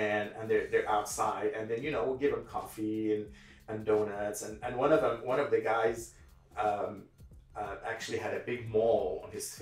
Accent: Palestine; Here I go to my grandfather's house, because I told you I'm from Palestine

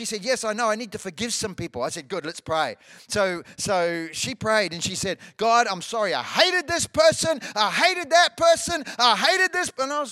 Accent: New Zealand; I went back to my hometown in New Zealand.

